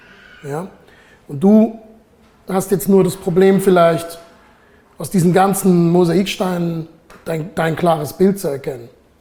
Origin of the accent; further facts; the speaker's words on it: Heidelberg, Baden-Württemberg, Germany; mein Vater kommt aus Ostpreußen, meine Mutter aus Haiti, ich bin hier in Heidelberg aufgewachsen